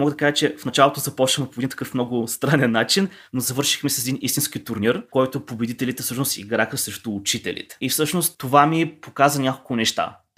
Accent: Eastern Rhodopes, Bulgaria; Моя роден край е всъщност района на Източни Родопи

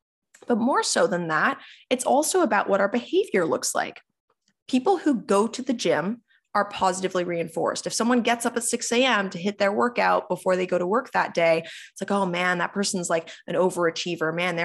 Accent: Canada; because I can only speak to that as my experience as a Canadian?

